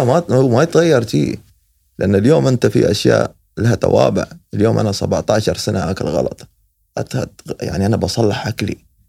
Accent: United Arab Emirates; هالشيء موجود عندنا في الإمارات

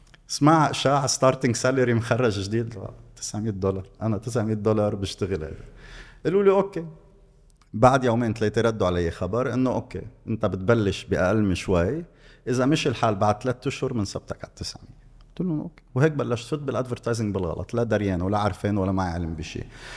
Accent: Choueifat, Mount Lebanon, Lebanon; also born or lived in Sidon; انا خلقت بصيدا وقعدت 5 سنين بصيدا لحديت ما تهجرنا من صيدا بال84. اوكي، تهجرنا بال84 نقلت على شويفات، قعدت بال84 بشويفات، مدرستي مدرسه شويفات دوليه تشارلي سعد سابس، قعدت فيها ما غيرت كل الوقت.

